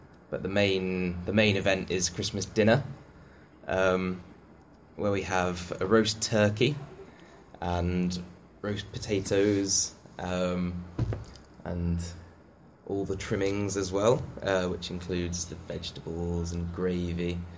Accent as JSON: {"language": "English", "town": "Cambridge", "region": "East of England", "country": "United Kingdom", "said": "I'm from Cambridge in England"}